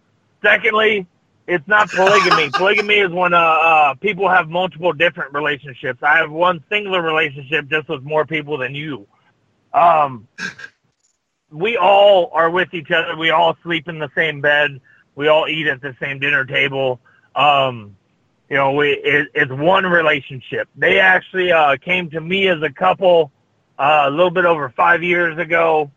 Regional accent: Las Vegas, Nevada, United States; Tagging with Sin in Vegas, my hometown.

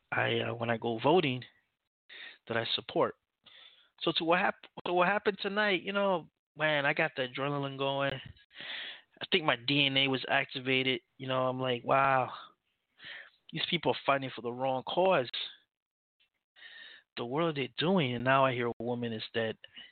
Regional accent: United States; U.S. government, because I am American. I'm part of the system.

